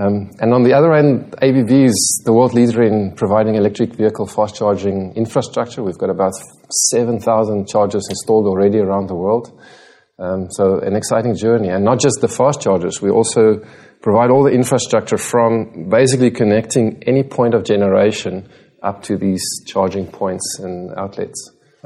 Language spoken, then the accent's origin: English; South Africa; now in Singapore; I'm South African.